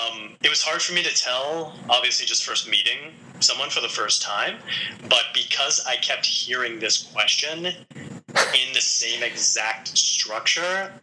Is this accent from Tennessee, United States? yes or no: no; Queens, New York, United States; Bayside, Queens.